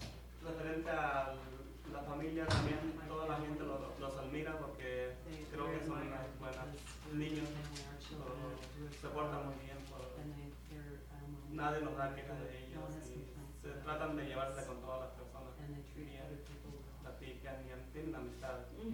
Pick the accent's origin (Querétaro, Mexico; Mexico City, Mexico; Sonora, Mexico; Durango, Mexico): Durango, Mexico; Yo vengo de Guapas. Yo soy de México y soy del estado de Durango.